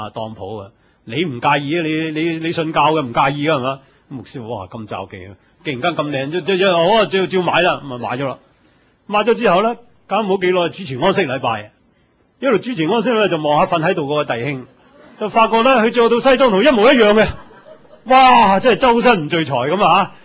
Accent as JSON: {"language": "Chinese", "country": "China", "said": "如果我们中国人就说，哇，有没有搞错啊？"}